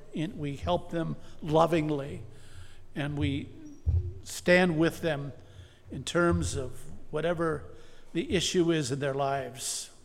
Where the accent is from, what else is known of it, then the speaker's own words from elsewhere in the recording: Minnesota, United States; where I grew up in Minnesota, we had to go down this one street to find the magazine rack